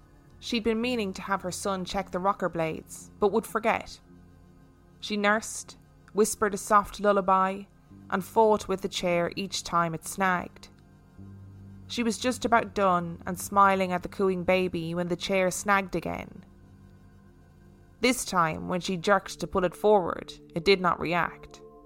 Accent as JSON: {"language": "English", "town": "Boston", "region": "Massachusetts", "country": "United States", "tie": "born or raised there", "said": "She would tell me while I was growing up in Boston just how much I reminded her of her mother."}